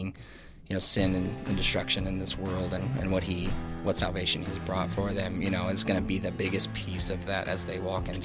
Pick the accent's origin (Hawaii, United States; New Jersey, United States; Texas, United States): Texas, United States; I grew up in Texas